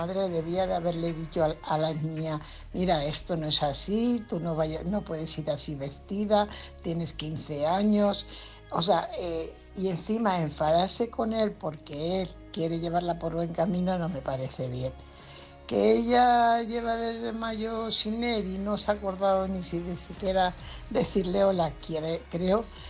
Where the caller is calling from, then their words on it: Fuenlabrada, Community of Madrid, Spain; corresponsal de Fuenlabrada.